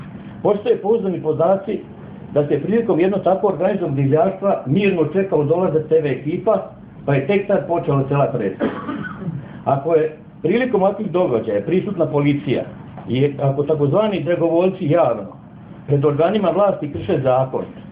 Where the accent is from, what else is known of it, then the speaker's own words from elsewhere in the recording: Vukovar, Vukovar-Srijem County, Croatia; moved away as an adult; kao Srbin rođen i odrastao u Vukovaru, gdje sam živao do oktobra 1997. godine.